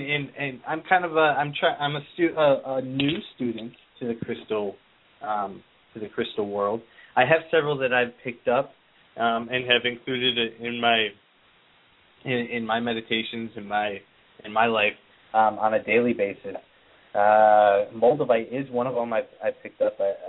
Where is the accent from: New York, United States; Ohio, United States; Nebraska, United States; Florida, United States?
New York, United States; Now, if anybody knows, I'm from the East Coast myself. I'm from the New York, upstate New York area. So that's really where I feel at home.